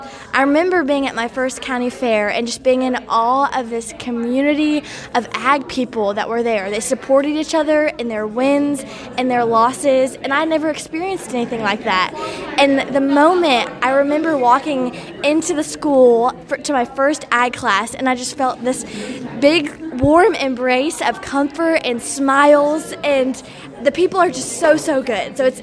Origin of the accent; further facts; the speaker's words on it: Lexington, Kentucky, United States; Yeah, so I'm actually from a very urban area. I'm from Lexington, Kentucky. I grew up in a little neighborhood riding bikes around the cul-de-sac with my siblings.